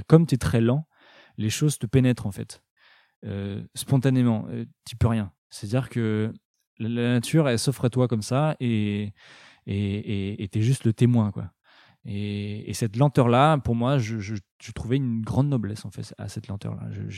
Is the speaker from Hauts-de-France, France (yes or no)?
no; Brittany, France; En tant que breton, je dois l'aimer.